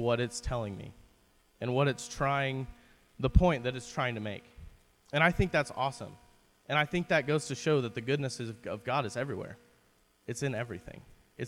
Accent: Cimarron, United States; So I'm from Cimarron, as you guys know, and it's like 5.5 hours of driving.

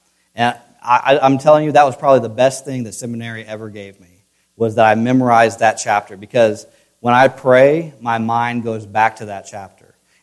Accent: Senegal; now in United States; Growing up in Senegal, we had some poor people.

